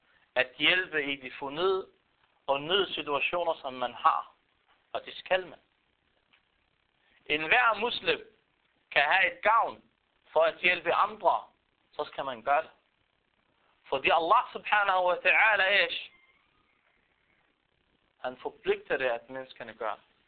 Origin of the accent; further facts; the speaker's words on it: Palestine; Jeg er palæstinenser.